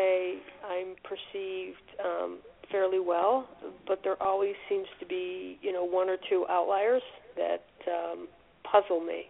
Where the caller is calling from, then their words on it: New York, United States; I'm calling from New York.